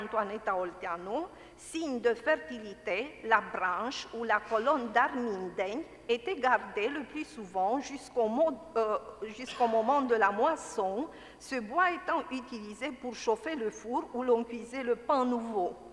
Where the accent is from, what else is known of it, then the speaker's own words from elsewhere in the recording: Romania; Je vais dire quelques mots sur le mai chez nous, sur ce motif chez nous, en Roumanie.